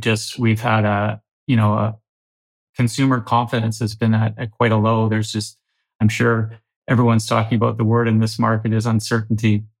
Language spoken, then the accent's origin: English; Kelowna, British Columbia, Canada; born and raised in Kelowna, and love being able to do what we do here in this amazing city